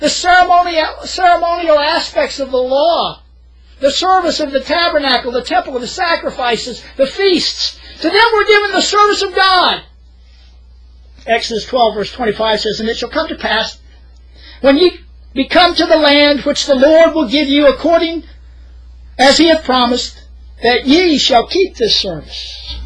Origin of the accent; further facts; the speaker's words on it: the South, United States; I'm glad I'm a good old Southern boy. You know, I'm glad I'm Scot-Irish.